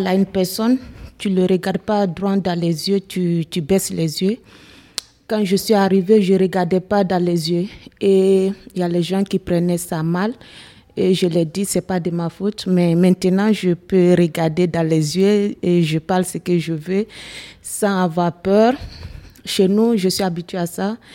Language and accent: French; Guinea; J'ai 23 ans, je suis guinéenne.